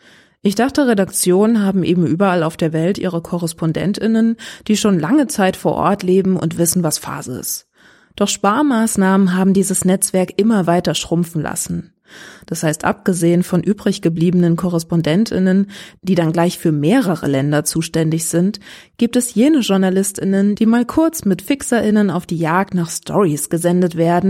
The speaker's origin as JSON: {"language": "German", "country": "Lebanon", "said": "Aber ich bin Libanesin und das wissen sie eigentlich auch."}